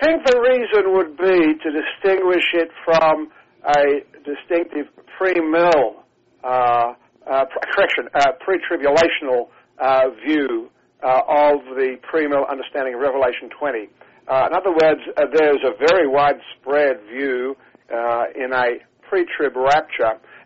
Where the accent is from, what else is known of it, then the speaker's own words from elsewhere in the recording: Melbourne, Victoria, Australia; now in United States; Yes, that's right. I'm from Melbourne.